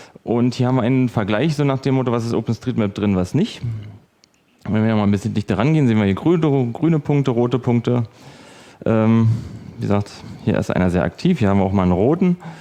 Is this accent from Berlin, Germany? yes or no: yes; Berlin, Germany; Ich bin aus der Berliner Gegend.